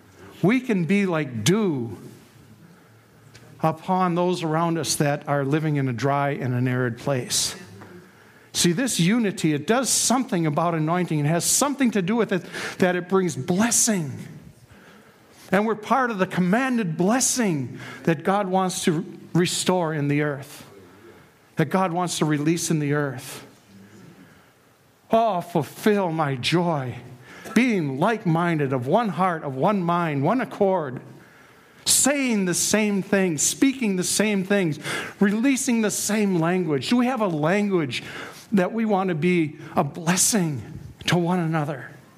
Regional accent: Minneapolis, Minnesota, United States; Aside from the fact that I come from North Minneapolis and you come from the country.

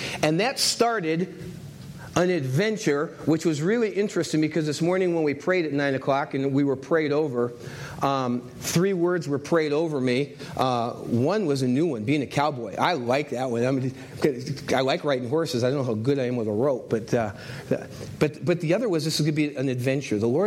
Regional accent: California, United States; I came to Minnesota from California, went to Bethel College, Bethel Seminary, came to Christ as a young man in the Billy Graham Crusade.

